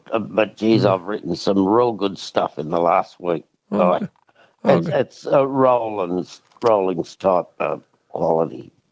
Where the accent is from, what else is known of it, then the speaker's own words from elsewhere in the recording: New South Wales, Australia; Sutherlandshire.